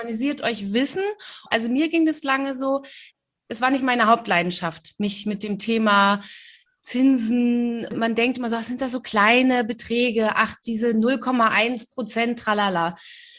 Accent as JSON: {"language": "German", "region": "Berlin", "country": "Germany", "said": "Also so als Jugendliche, ne, ich komme aus Berlin."}